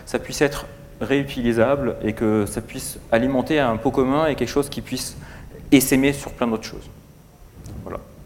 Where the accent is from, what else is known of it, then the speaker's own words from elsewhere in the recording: Auvergne-Rhône-Alpes, France; je suis pas de Lyon, enfin je suis pas de Toulouse, je suis plutôt de Lyonnais